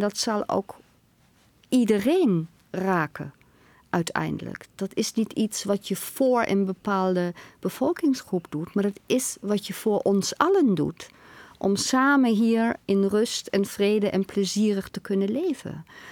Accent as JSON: {"language": "Dutch", "country": "Germany", "second_language": "Dutch", "lives_now": "Netherlands", "said": "En als Duitser heb ik dat heel erg moeten leren na zo'n Tweede Wereldoorlog."}